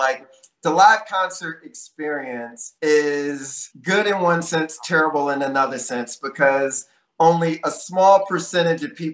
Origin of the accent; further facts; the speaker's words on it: Philadelphia, Pennsylvania, United States; And this is Pennsylvania. I grew up in Philadelphia.